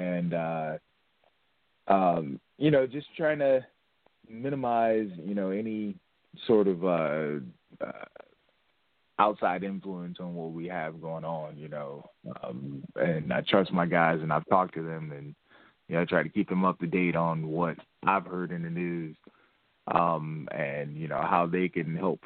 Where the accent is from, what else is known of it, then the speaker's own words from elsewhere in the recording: Fort Wayne, Indiana, United States; I wanted to find one in my hometown of Fort Wayne, since it's a bigger city and it'd be easier for people to get to.